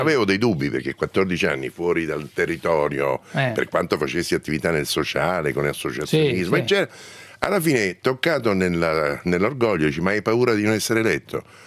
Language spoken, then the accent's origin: Italian; Bari, Apulia, Italy; born there